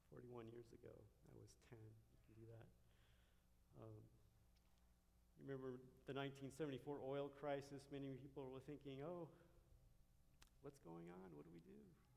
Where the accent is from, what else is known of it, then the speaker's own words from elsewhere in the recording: Loma Linda, California, United States; born there; I was born in Loma Linda.